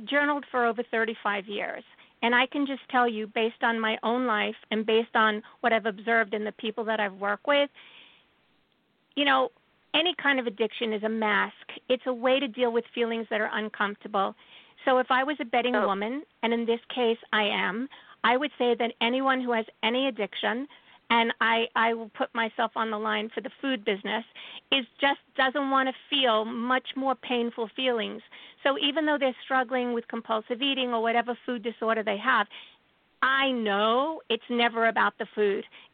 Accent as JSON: {"language": "English", "town": "Brooklyn", "region": "New York", "country": "United States", "said": "And I'm a Jew from Brooklyn"}